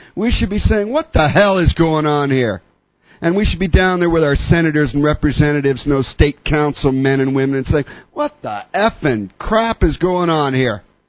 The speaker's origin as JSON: {"language": "English", "country": "Canada", "moved": "yes", "lives_now": "United States", "said": "To be here in America and to see this going on when I emigrated from Canada here."}